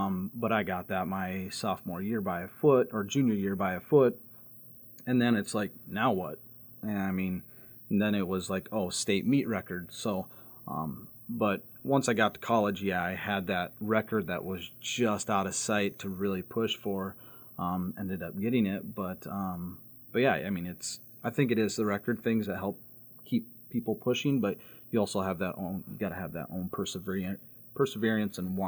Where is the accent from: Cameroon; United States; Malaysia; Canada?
United States; Murdo, South Dakota; Murdo, South Dakota. Jones County High School.